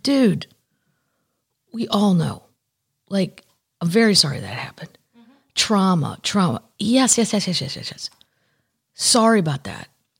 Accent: Ireland; As an Irish person, I can't get on board.

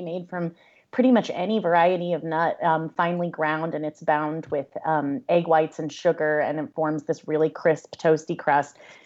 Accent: Lawrence, Kansas, United States; I grew up in and around Lawrence, Kansas, which is a little college town in the northeastern corner of Kansas, not far from the border of Missouri.

